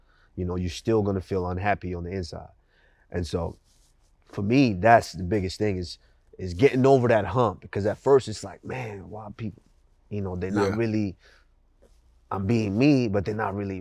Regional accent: Nigeria; also born or lived in Texas, United States; now in United States; I was raised in Nigeria long enough to be able to understand what mom and dad says and how we conduct ourselves.

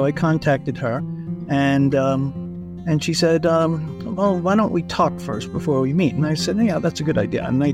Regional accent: Colorado, United States; I'm from Colorado.

